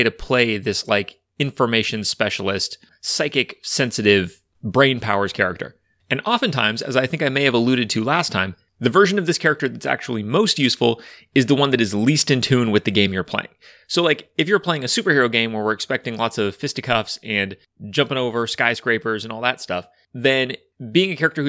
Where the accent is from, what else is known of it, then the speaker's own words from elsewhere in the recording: California, United States; I am from Northern California